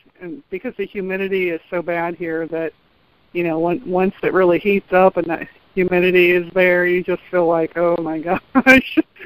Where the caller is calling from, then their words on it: Florida, United States; I'm calling from the Central Florida area, out by Disney.